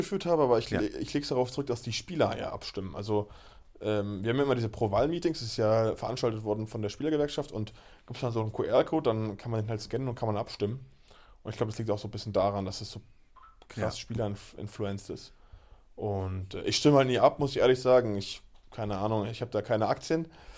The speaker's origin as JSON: {"language": "German", "region": "Berlin", "country": "Germany", "said": "wir kommen ja beide aus der Großstadt, wir sind beide Berliner."}